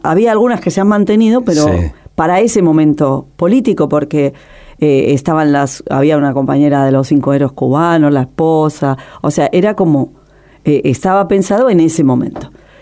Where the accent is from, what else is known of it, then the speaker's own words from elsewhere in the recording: Guatemala; Yo decía, no se preocupen, si yo vengo de Guatemala, que está mucho peor que Cuba